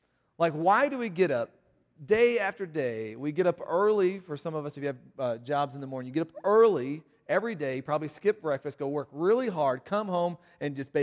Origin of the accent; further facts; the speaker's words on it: the South, United States; There's a saying in the country. I'm from the South, and you would see dogs chase cars.